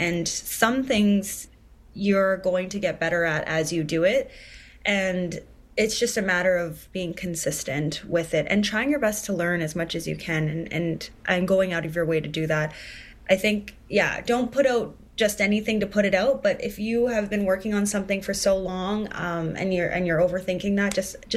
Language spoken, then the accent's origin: English; Ontario, Canada; a relatable situation for a lot of us people growing up in northwestern Ontario, just growing up in Canada, right.